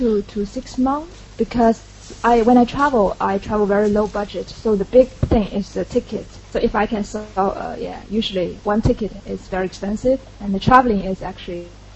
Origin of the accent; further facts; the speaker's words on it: Hangzhou, Zhejiang, China; I think because maybe I grew up in Hangzhou, this area, and it's all city and lots of development.